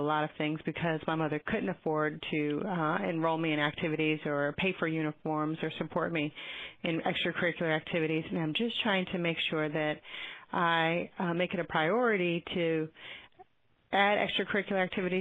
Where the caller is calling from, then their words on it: Atlanta, Georgia, United States; I'm calling from Atlanta.